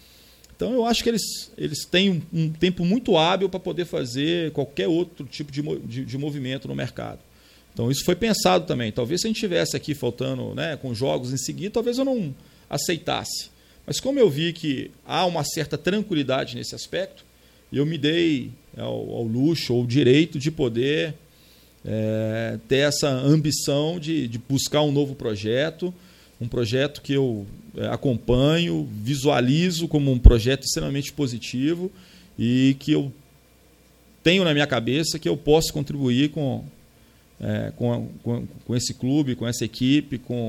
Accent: Belo Horizonte, Minas Gerais, Brazil; eu sou de BH

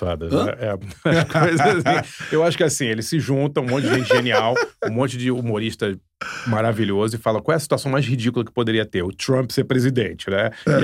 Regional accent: Brazil; ah, eu sou do Brasil e tal.

